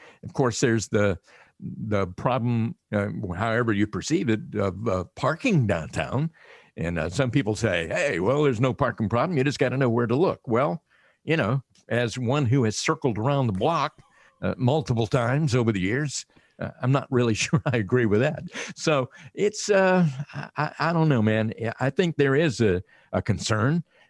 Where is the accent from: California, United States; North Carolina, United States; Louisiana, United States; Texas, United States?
North Carolina, United States; Rockingham; He's from Hamlet. I'm from Rockingham. They're both in Richmond County.